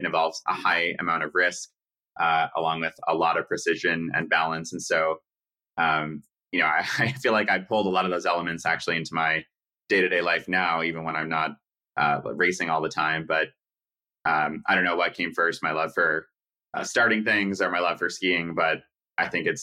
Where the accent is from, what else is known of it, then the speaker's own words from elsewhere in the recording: New York City, New York, United States; I guess I'm a stereotype of a New Yorker in that my parents are also from New York. We are Jewish.